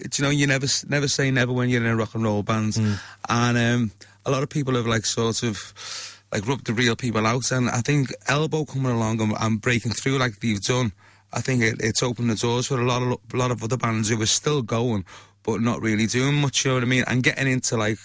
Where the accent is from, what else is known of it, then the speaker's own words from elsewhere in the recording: Bootle, North West England, United Kingdom; I grew up in Bootle. I still live there. Yeah, I still live around the corner from my parents